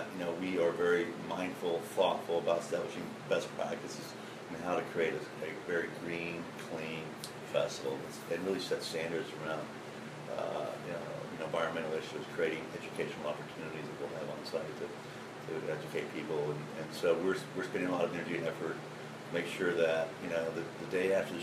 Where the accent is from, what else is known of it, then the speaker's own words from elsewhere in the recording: Memphis, Tennessee, United States; I'm like, "No, man. Come on, I'm from Memphis."